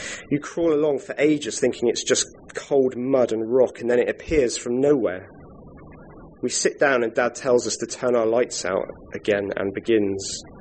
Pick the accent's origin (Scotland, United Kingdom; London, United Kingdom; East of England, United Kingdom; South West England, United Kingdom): South West England, United Kingdom; and I'm from Devon.